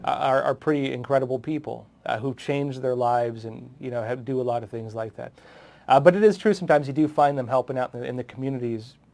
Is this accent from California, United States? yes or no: yes; San Diego, California, United States; You know, I'm from San Diego originally.